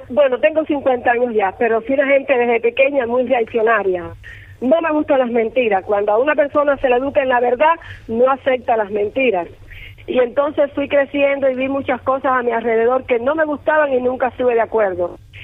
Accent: Cuba; todos somos cubanos.

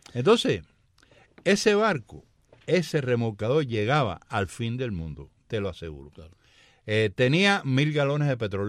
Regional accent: Cuba; now in United States; los últimos 5 años que estuve en Cuba. Porque yo salí de Cuba en el año 99.

